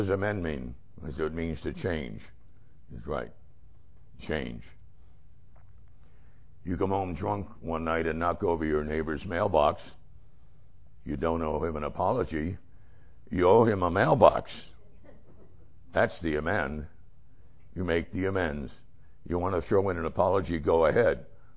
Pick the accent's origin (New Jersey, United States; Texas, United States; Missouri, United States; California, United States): New Jersey, United States; You know, I grew up in New Jersey. We didn't have any crops